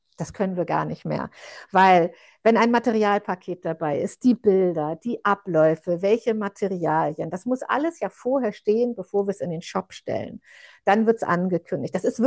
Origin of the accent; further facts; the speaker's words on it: Northern Germany, Germany; now in Berlin, Germany; ich komme aus der Wunder, also aus dem Norden, bin aber nach Berlin gekommen